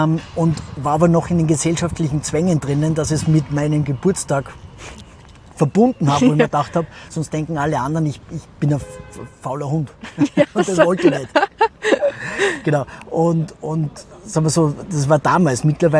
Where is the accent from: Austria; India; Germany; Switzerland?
Austria; Salzburg; Salzburg, meine Heimatstadt.